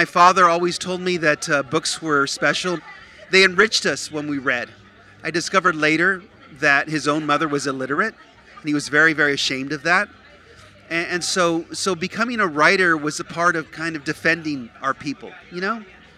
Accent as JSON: {"language": "English", "country": "Guatemala", "said": "I'm from Guatemala."}